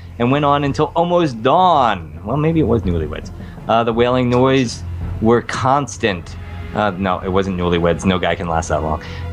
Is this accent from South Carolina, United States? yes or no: no; New Jersey, United States; This week, our legend is brought straight from my hometown in New Jersey, smack dab in the center of Sussex County.